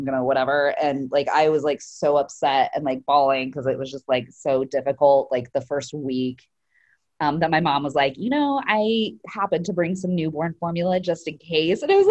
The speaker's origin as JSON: {"language": "English", "region": "Idaho", "country": "United States", "tie": "born or raised there", "said": "I grew up in Idaho."}